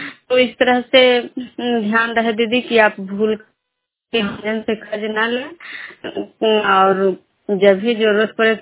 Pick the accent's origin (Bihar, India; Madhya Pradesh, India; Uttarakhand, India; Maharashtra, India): Bihar, India; Vishnupur; मैं विष्णुपुर ग्राम खजरा पंचायत नालंदा जिला नगर प्रखंड की निवासी हूँ।